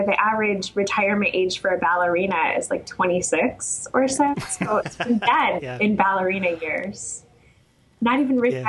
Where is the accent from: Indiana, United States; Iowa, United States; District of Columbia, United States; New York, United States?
Indiana, United States; Argus; also born or lived in South Bend; I'm from like a half hour south of South Bend. Uh-huh. I was actually born in South Bend, but I'm from a little town called Argus.